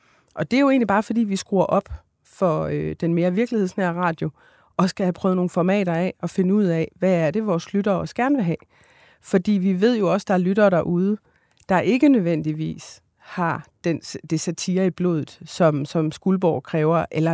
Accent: Esbjerg, Region of Southern Denmark, Denmark; Altså, nu er jeg jo selv fra Esbjerg, så på den måde så ved jeg, at provins-Danmark de griner med.

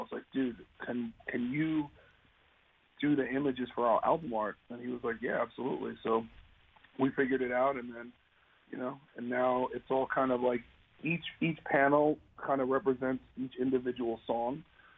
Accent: New York, United States; now in Los Angeles, United States; Like, I'm from New York, and I have, you know, I grew up

